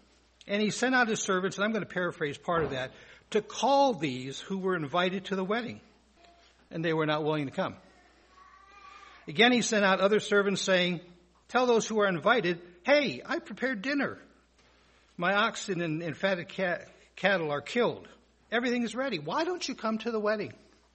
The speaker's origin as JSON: {"language": "English", "town": "Cleveland", "region": "Ohio", "country": "United States", "tie": "born or raised there", "said": "And I grew up in Cleveland. No hisses. Cleveland is a sports town"}